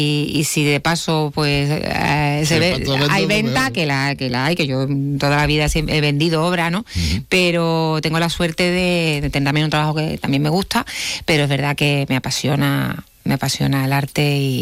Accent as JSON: {"language": "Spanish", "town": "Jerez de la Frontera", "region": "Andalusia", "country": "Spain", "said": "Jerez, para mí, yo soy jerezana, es mi tierra"}